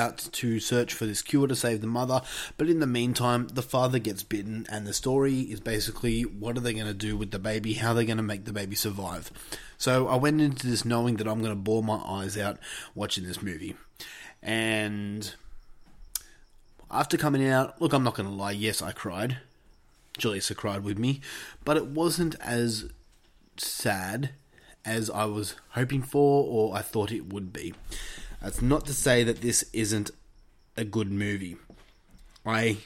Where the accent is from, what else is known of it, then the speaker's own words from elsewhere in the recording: Australia; if you don't know me, you can't tell by my accent, I am in fact an Australian citizen.